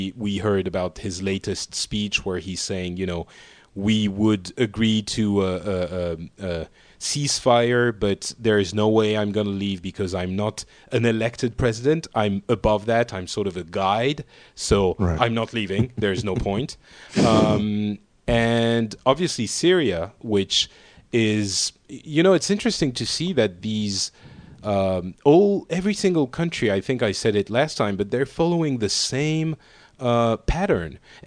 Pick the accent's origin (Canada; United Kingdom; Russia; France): France; Paris, Île-de-France; I'm from Paris.